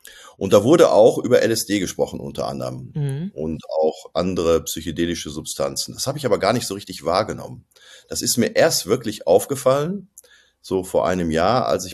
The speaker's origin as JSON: {"language": "German", "town": "Cologne", "region": "North Rhine-Westphalia", "country": "Germany", "said": "ich komme aus Köln, bin hier Yogalehrer"}